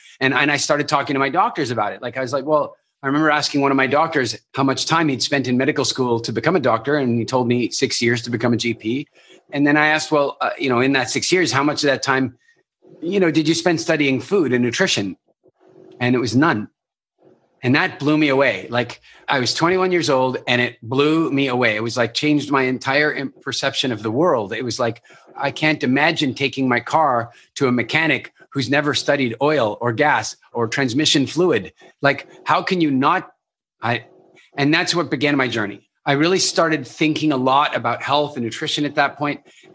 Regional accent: Pretoria, Gauteng, South Africa; born there; Ek is in Afrikaner. You know, I was born in Pretoria. I know I don't sound like it, but … Like I'm about as Afrikaans as you can get from a DNA perspective.

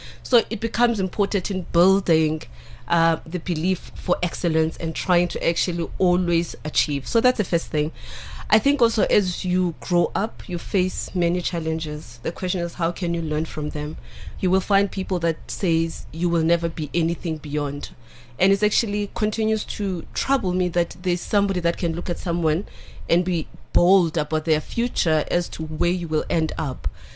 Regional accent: Soweto, Gauteng, South Africa; I grew up in Soweto. I grew up as Zola. And I know many people, when they meet me, they never believe that I grew up as Zola, but I did. And I grew up in a family of 8 children. I'm one of the 8 with a single mom.

